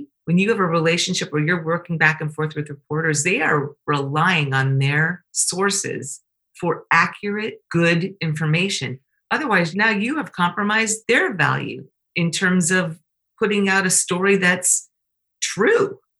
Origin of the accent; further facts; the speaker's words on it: Canada; I'm Canadian.